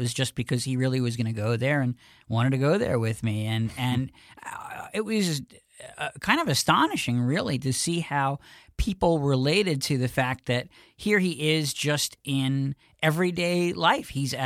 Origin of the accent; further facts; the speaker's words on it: New York, United States; And he knew that I was from New York, or I mentioned it to him